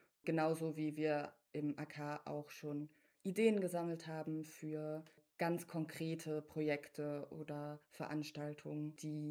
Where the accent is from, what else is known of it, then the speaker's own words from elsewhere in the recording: Hamburg, Germany; Ich komme aus Hamburg